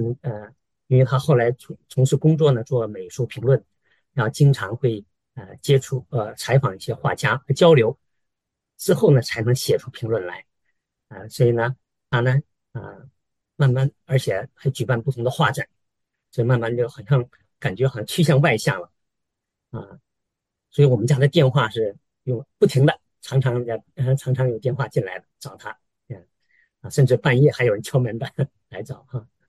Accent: Northeast China, China; 实际我出生在东北。那我们东北，在我小时候那时候，我们的食物吃

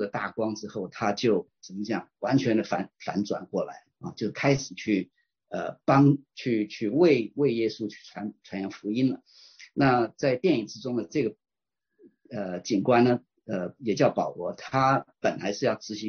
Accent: Taiwan; born there; 带着他这一系的家人，一家八口啊，就从中国河北辗转就逃到了台湾。那我算是台湾的二省第二代啊，我在台湾出生啊。

